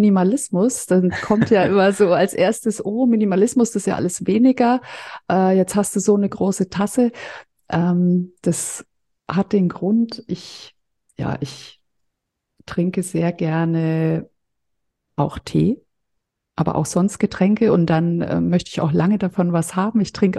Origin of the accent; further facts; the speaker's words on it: Bavaria, Germany; Also ich bin aus Franken, aus Mittelfranken, aber es ist so circa eine Stunde von hier weg, Weiden.